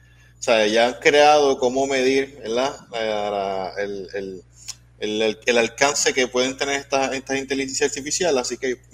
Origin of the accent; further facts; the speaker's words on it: Puerto Rico; perdonen mis anglicismos, yo soy de acá de Puerto Rico, los tengo.